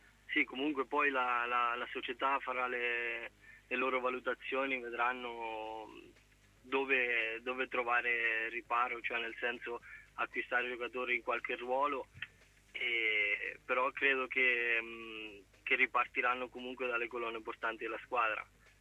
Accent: Corridonia, Marche, Italy; io sono di Corridonia, Daniele, in provincia di Macerata.

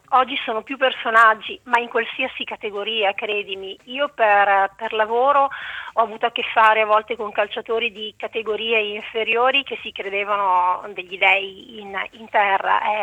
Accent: Bergamo, Lombardy, Italy; sono bergamasca

